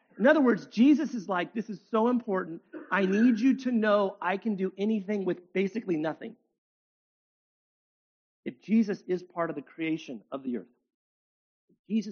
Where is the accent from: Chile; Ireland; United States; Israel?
United States; I'm in control. I'm an American. I'm prideful.